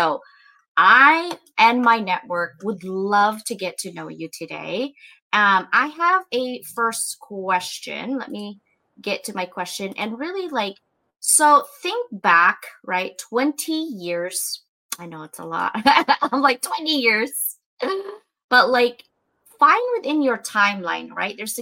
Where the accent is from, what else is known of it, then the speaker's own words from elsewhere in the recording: Philippines; I grew up in the Philippines. Literally, our toys were rock.